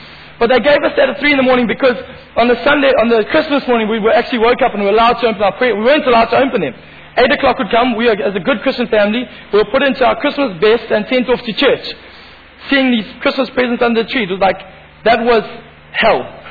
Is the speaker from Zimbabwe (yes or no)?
yes; Zimbabwe; We grew up in Zimbabwe with minimal funds, with minimal things, but we made it work.